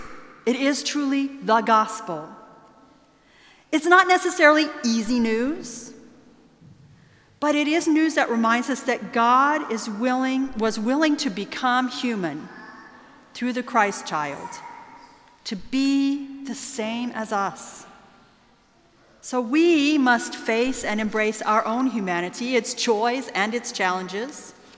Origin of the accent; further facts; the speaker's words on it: United States; As an American, I'm so distraught and upset about the gun violence in my country